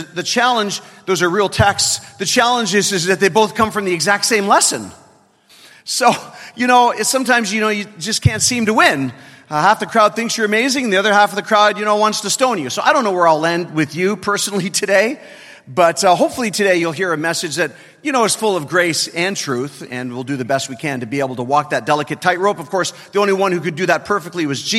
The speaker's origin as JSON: {"language": "English", "town": "Toronto", "region": "Ontario", "country": "Canada", "said": "I come from Toronto, Canada, and so glad to be here in the United States with all of you"}